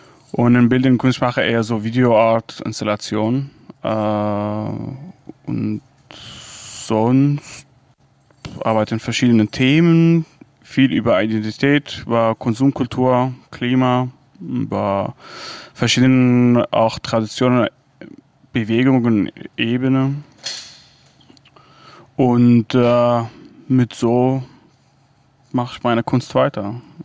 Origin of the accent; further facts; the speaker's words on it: Rumelan, Al-Hasakah Governorate, Syria; German is a second language; moved away as an adult; also born or lived in Damascus; now in Germany; ich komme aus Rojava, Rumelan, bin da geboren, aufgewachsen und dann nach Damaskus gegangen, habe da Kunst studiert, Theaterstudie und Tanz und dann rüber nach Deutschland